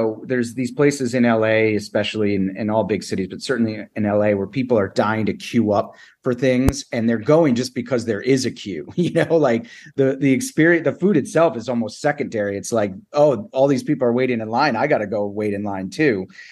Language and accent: English; New York, United States; so for me being a New Yorker